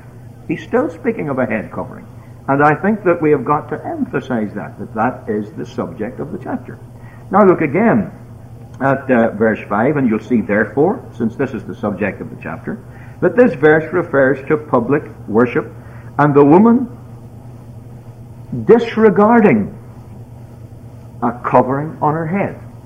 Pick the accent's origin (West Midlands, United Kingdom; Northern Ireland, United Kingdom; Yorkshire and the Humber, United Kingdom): Northern Ireland, United Kingdom; I'm from Northern Ireland